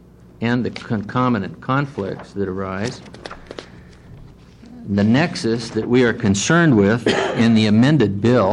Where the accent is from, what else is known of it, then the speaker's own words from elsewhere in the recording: The Dalles, Oregon, United States; For the record … from the Dalles.